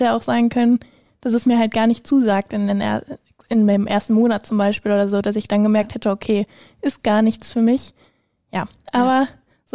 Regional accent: Germany; ich komme aus Ensebremen und ich bin durch einen Bekannten damals hier hingekommen

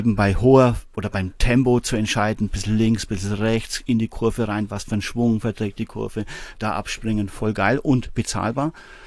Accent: Bamberg, Bavaria, Germany; Und dann eben 88 habe ich da in Bamberg, wo ich herkomme, jemanden kennengelernt

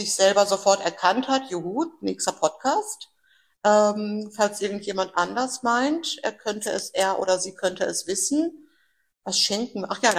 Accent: Dortmund, North Rhine-Westphalia, Germany; Wir sind ja Dortmunder Girlies.

